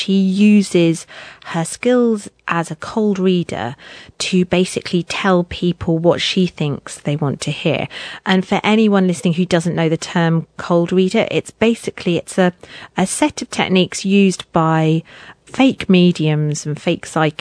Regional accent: Brighton, South East England, United Kingdom; I grew up in Brighton, which is like a seaside resort on the south coast of the UK.

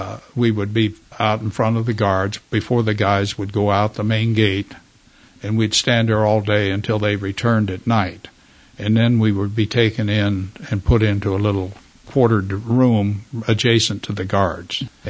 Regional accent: United States; I'm an American, and it's only natural for me to think that the Americans will win the war.

